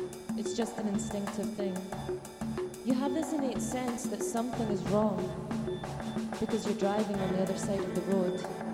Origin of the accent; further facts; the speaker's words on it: Glasgow, Scotland, United Kingdom; He seems quite excited, and I don't have the heart or the energy to tell him I'm actually from Glasgow.